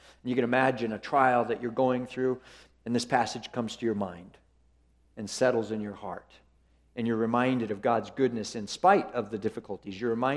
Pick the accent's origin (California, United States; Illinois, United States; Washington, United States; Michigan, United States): Washington, United States; Quincy; I grew up in Eastern Washington, born and raised in Quincy, and met my wife really through her missionary family growing up.